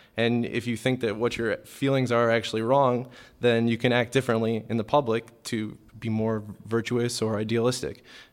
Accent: San Francisco, California, United States; I'm from San Francisco, California.

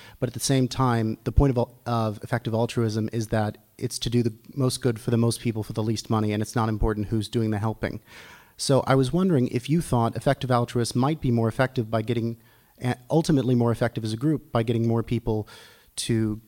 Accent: Oakland, California, United States; from Oakland.

